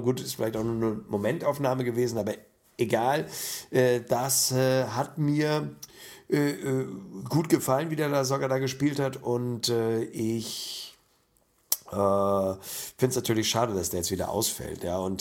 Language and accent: German; Hamburg, Germany; das tat mir als Hamburger so ganz gut